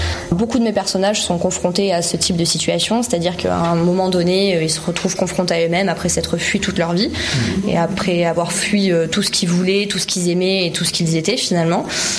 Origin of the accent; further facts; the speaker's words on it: Digne-les-Bains, Provence-Alpes-Côte d'Azur, France; moved away as an adult; also born or lived in Sisteron; Je suis née à Digne-les-Bains, j'ai fait mes études là-bas jusqu'en première. En première, je suis venue à Sisteron.